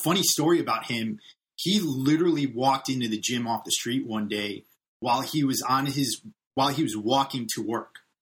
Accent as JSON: {"language": "English", "region": "Connecticut", "country": "United States", "tie": "born or raised there", "moved": "as an adult", "said": "I'm an East Coast boy too. I'm from Connecticut. I grew up out there."}